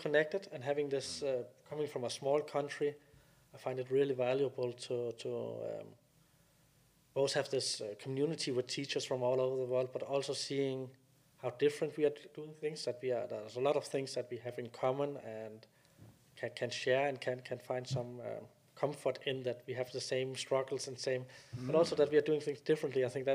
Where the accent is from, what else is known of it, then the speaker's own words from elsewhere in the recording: Denmark; English is a second language; I thought, yeah, but Denmark, it's a small country, 5.5 million people, so it's fewer people than are living in London.